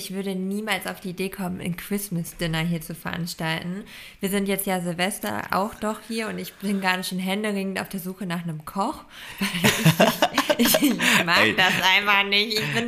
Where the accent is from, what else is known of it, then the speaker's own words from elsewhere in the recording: Lower Saxony, Germany; Bei uns in Ostfriesland